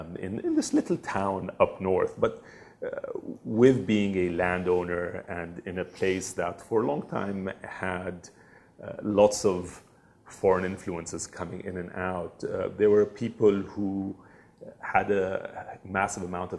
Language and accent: English; Kuwait; I was very lucky to be inspired throughout my childhood. So I grew up in Kuwait. Kuwait was a very comfortable, safe, easy place to grow up.